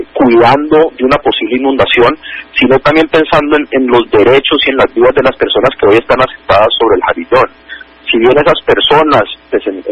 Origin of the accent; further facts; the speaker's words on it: Cali, Valle del Cauca, Colombia; es tan importante que como caleños, como conciudadanos, entendamos la magnitud del problema